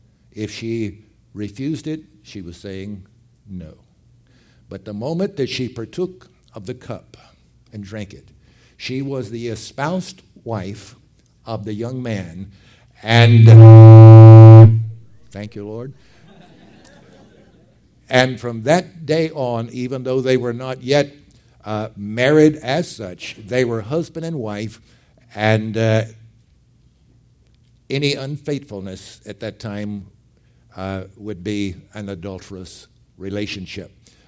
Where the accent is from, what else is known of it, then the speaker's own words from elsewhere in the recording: Groesbeck, Texas, United States; That's my hometown also. And so it's a place where most people don't even know it's on the map.